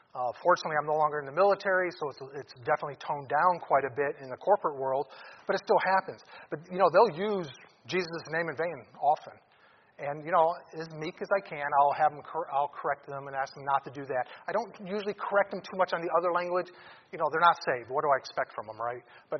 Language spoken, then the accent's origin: English; Detroit, Michigan, United States; I grew up in Detroit.